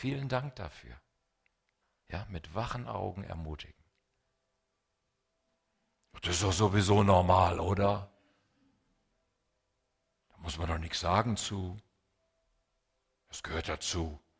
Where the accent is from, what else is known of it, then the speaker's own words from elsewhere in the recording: Hesse, Germany; Ich komme aus Hessen, da ist es ganz genauso.